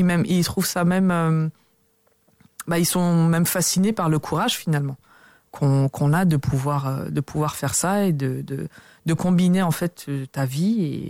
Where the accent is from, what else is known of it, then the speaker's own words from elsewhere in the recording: Paris, Île-de-France, France; c'est là où je suis née, c'est là où j'ai grandi, c'est là où j'ai étudié, c'est là où j'ai travaillé aussi. Donc c'est là où j'ai toujours évolué en fait.